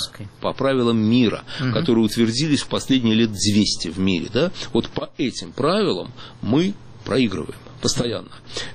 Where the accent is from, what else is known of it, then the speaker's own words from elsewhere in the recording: Russia; Он говорит, а ты откуда? Я говорю, я из России.